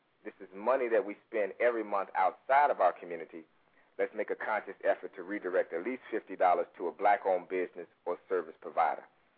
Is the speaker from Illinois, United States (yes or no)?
yes; Chicago, Illinois, United States; now in Atlanta, United States; Originally from Chicago, Illinois. That's my hometown, Southside, so it was good to just get some of that vibe this afternoon. Here in Atlanta, Georgia